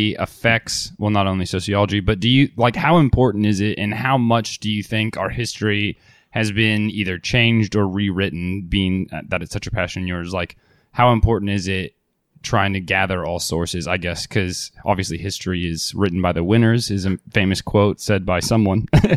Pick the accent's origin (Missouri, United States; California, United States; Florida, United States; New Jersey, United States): Missouri, United States; Kansas City; I'm from Kansas City